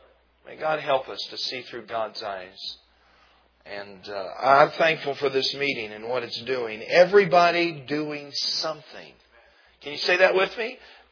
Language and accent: English; United States; moved away; I'm an American. But for 29 years, I've lived outside of America, all right? And I love America.